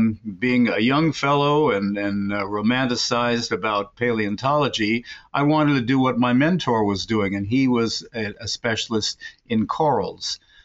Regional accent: New York City, New York, United States; Well, I grew up in New York City with an easy reach of the American Museum of Natural History

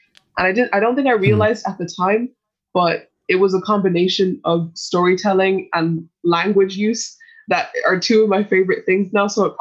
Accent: Dublin, Leinster, Ireland; I come from a Nigerian-Irish background, so my parents are Nigerian, and I was born and raised in Dublin.

